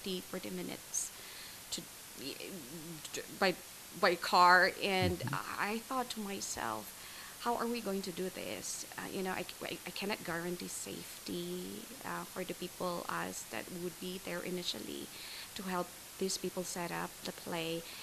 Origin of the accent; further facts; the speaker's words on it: South, Philippines; You see, my hometown, the South, is one of those places in the Philippines